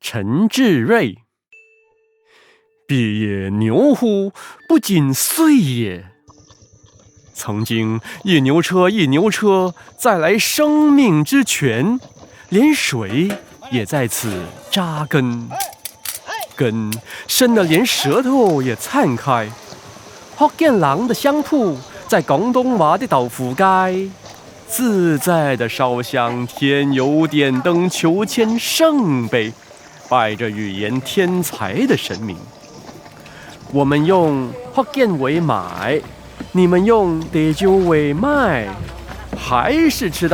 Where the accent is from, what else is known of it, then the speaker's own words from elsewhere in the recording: Singapore; 只是我的老家曾经在那里，我的味蕾还停留在那里，我方言的口语习得还细细刷刷流利在那里，我的童真还懵懵懂懂根植在那里